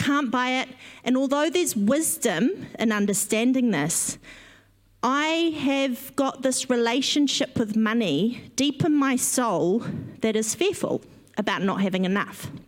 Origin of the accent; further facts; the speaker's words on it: Whanganui, Manawatū-Whanganui, New Zealand; Now, I grew up in Whanganui, and I'm one of four kids